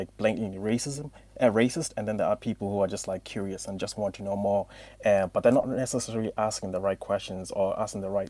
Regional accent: Dublin, Leinster, Ireland; also born or lived in South Africa; Then you tell them, oh, I'm from Dublin. Then they'll be like, where are you really from? And then I'm like, South Africa.

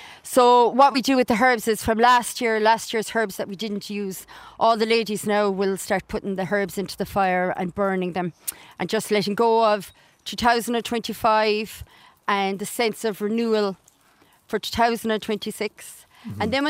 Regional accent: Munster, Ireland; But I'm actually originally from West Limerick. So I would have been lucky enough to come from two different farming backgrounds

